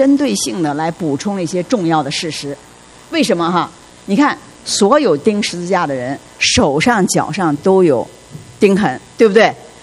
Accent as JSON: {"language": "Chinese", "country": "China", "said": "我们中国人讲什么事不过三嘛哈"}